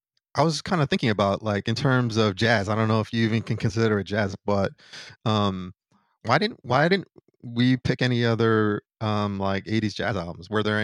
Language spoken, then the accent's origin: English; Philadelphia, Pennsylvania, United States; I remember growing up in Philly and walking to the bus stop and hearing this